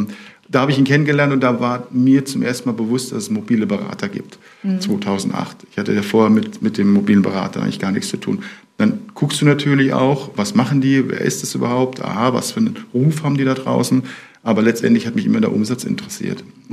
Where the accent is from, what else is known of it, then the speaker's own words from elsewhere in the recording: Hamburg, Germany; ich bin ein Hamburger, beziehungsweise komme aus der Nähe von Hamburg.